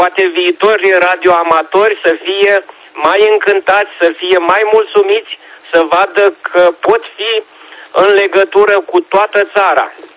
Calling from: Constanța, Constanța County, Romania; Am vrut neapărat să vă salutăm și pentru activitatea dumneavoastră și de la malul mării, de la Constanța.

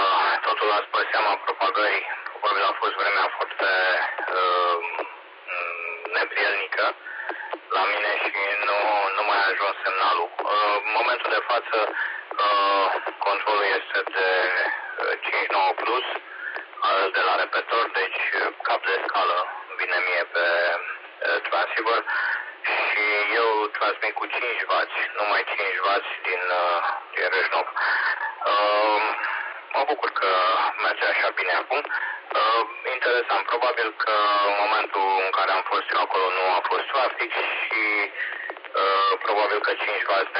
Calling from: Sweden; Sunt cu stația din Râșnov, dar vorbesc peste internet din Sierra Mike, din Suedia.

